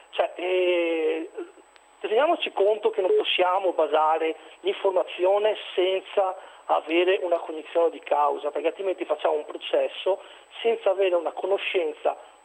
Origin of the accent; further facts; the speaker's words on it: Camponogara, Veneto, Italy; Io sono di Campo Nogara.